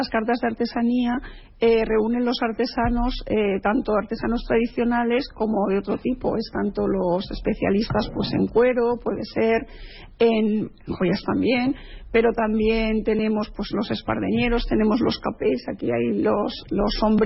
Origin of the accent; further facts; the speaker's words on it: Barcelona, Catalonia, Spain; moved away as an adult; Yo, desde que llegué a la isla, porque yo soy de Barcelona, llegué hace 25 años a establecerme aquí